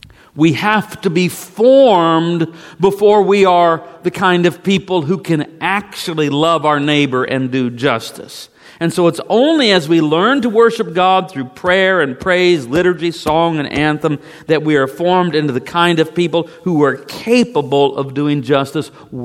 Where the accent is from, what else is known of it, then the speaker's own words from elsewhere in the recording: Savannah, Missouri, United States; As a child, growing up in the First Baptist Church of Savannah, Missouri, I was not always fully engaged in the sermon.